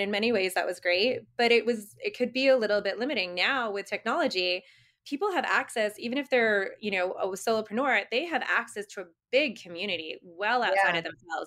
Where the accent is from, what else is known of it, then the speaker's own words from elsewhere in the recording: Saudi Arabia; now in United States; I live in New England now, which is where my family's from, but I actually did not grow up here. I grew up in Saudi Arabia.